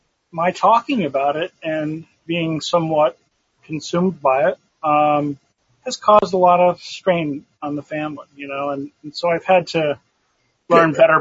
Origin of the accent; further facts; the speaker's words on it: Ridgefield, Connecticut, United States; because I grew up right next door to Newtown. I grew up in Ridgefield.